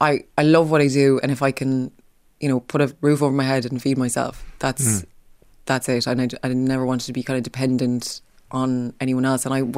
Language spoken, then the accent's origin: English; Mullingar, Leinster, Ireland; accent: Midlands; now in United Kingdom; I came from Mullingar and I was living in Dublin. I used to get slagged off from my accent when I first moved to Dublin